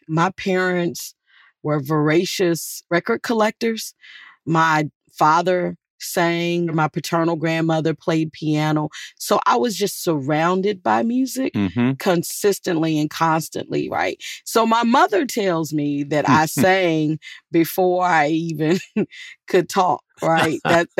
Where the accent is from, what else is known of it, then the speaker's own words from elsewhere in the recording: Danville, Virginia, United States; who ironically was from my hometown of Danville, Virginia